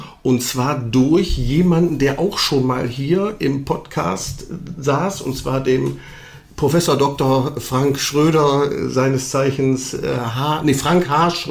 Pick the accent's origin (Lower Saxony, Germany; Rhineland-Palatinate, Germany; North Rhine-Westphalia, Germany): North Rhine-Westphalia, Germany; Düsseldorf; born there; ich bin ja gebürtiger Düsseldorfer.